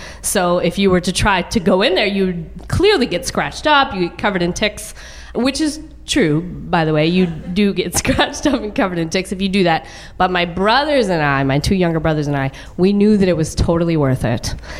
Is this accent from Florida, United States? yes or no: no; Texas, United States; I grew up on the poor side of a very large suburb of Dallas, and across the street from our house was this elementary school playground.